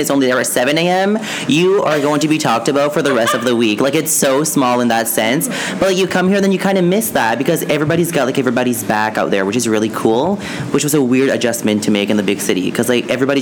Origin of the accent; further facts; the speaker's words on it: Cap-Pelé, New Brunswick, Canada; I'm from Capilet, New Brunswick. So it's a small town of 2,600 people. It's basically a French-speaking town, but everybody there is basically bilingual. It's very small. I say that it's my New Brunswick ghetto.